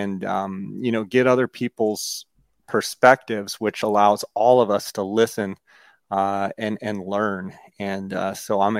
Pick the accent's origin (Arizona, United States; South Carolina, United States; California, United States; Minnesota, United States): Arizona, United States; when I would be hunting Merriam's in my home state of Arizona or around in the West